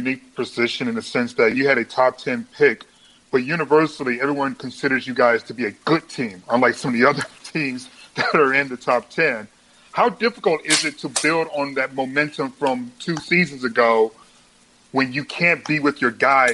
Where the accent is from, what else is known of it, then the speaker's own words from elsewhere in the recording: Detroit, Michigan, United States; Coach, I'm going to let you know, I'm from Detroit.